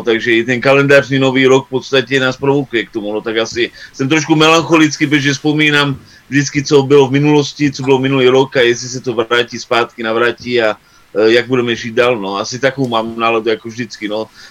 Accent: Australia; vzpomínám na své dětství jako na velmi pozitivní dětství v Austrálii

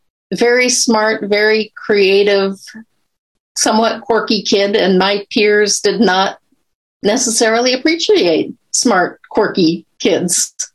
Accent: Corvallis, Oregon, United States; Well, I grew up in Corvallis, so I just kind of thought that people grew up and became professors.

